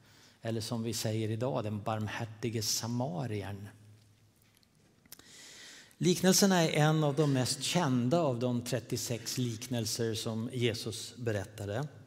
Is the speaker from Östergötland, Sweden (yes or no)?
no; Uppsala, Uppsala County, Sweden; Jag är uppvuxen i Uppsala.